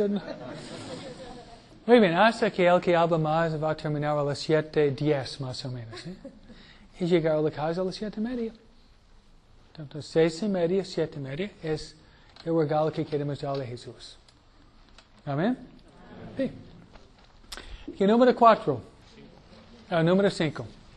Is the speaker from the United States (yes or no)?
yes; New York, United States; él viene de Tennessee, yo vengo de Nueva York.